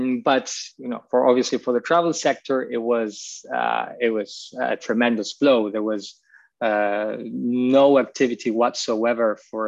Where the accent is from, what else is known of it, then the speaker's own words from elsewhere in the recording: Argentina; English is a second language; moved away as an adult; also born or lived in United States; now in Italy; I'm originally from Argentina. I was trained as an engineer and an economist there. I moved to the US, I did a business school there. And after business school, I moved to Italy, where I'm living right now.